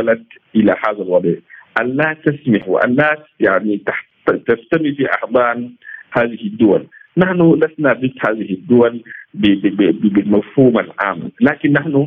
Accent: Sudan; هذا هو الحل الوحيد الذي يمكننا كسودانيين كقوة سياسية كقوة فاعلة أن نذهب بالسودان نحو الاستقرار

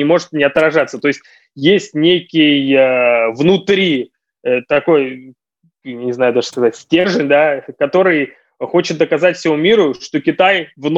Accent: Russia; а ты откуда? Я говорю, а я из России.

